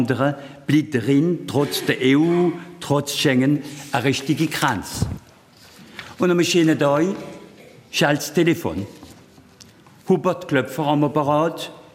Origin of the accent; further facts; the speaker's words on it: Rodern, Grand Est, France; accent: Central Alsatian; Mein Dialekt ist ein Dialekt vom Mittelelsass, geht zwischen Colmar und Schlettstadt, so gehe ich neben Freiburg. Mein Dorf liegt vorher als, mein Dorf heisst Rodern. Ich bin in einem kleinen Dorf Rotrauf, elsassisch Rodern.